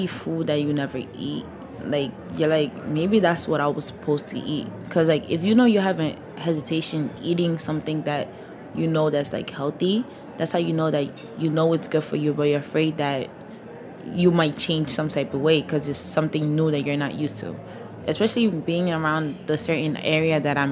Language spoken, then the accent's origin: English; Senegal; also born or lived in Mauritania; I'm from Senegal and Mauritania. So, like, we mostly eat, like, Senegalese food.